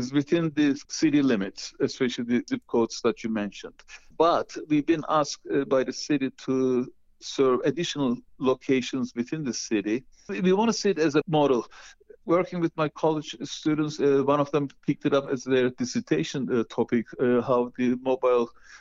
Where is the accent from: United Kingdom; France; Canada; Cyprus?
Cyprus; now in United States; because I come from Cyprus and I grew up in a family that had orange groves and my other grandfather had a grocery store.